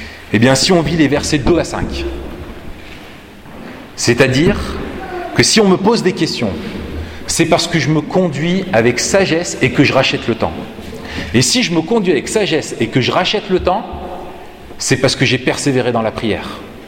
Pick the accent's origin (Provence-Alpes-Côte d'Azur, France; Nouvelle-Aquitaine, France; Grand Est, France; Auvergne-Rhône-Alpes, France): Auvergne-Rhône-Alpes, France; Grenoble; Donc elle était de Paris, j'étais de Grenoble, et donc nous sommes rencontrés.